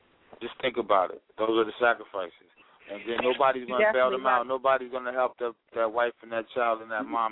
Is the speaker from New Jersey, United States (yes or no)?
yes; Newark, New Jersey, United States; I'm from Jersey and I'm from Newark, you know, I'm here